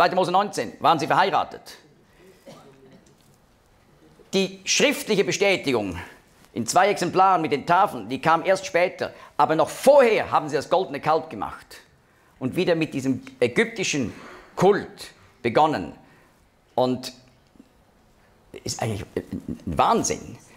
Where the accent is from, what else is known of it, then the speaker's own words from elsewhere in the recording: Zurich, Switzerland; accent: Zurich dialect; Da habe ich es auch verstanden, in meinem Zürcher Dialekt.